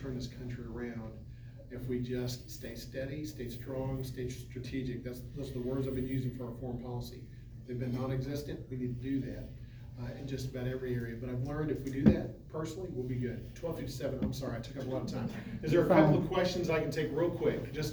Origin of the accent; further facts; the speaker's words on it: White House, Texas, United States; I'm an East Texan at heart. I grew up in East Texas. I grew up in a little bitty mobile home till the age of 10, and then moved into the large city of White House, Texas.